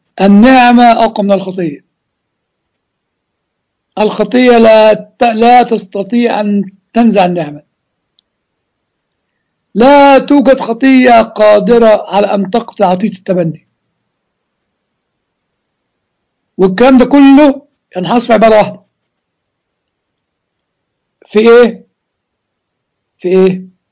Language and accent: Arabic; Egypt; يعني زي ما بيقولوا عندنا في مصر هات من الآخر